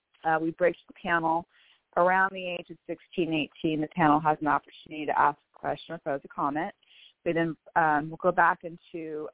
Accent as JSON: {"language": "English", "town": "Bellevue", "region": "Washington", "country": "United States", "said": "I am from Bellevue, Washington."}